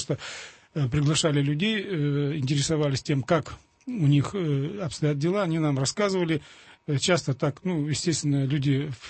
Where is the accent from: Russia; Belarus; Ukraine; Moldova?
Russia; Volga region; Тут я с Поволжья